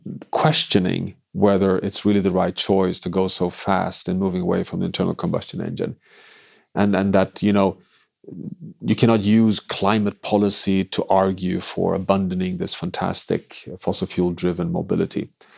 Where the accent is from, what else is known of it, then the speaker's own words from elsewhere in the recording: Sweden; English is a second language; my home country, Sweden